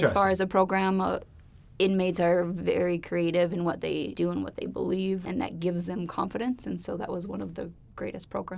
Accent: Minnesota, United States; moved away as an adult; now in Twin Cities, United States; Yes, originally from West Central Minnesota. Grew up there, came down to the Twin Cities for college, and have been here ever since.

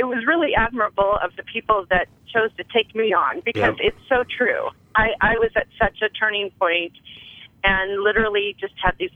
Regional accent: Idaho, United States; I am from Idaho, and which is a rare thing anymore.

